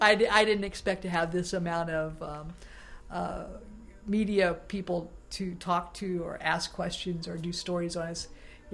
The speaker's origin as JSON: {"language": "English", "region": "Indiana", "country": "United States", "tie": "born or raised there", "said": "Because I grew up in Southern Indiana, and basketball and baseball are really important pieces"}